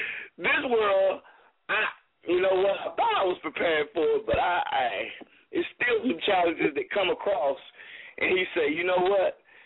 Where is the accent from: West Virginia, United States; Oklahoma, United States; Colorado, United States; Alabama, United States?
West Virginia, United States; Kimball; You know, I'm from Kimball, West Virginia, little country boy, wilding out. You know, growing up and.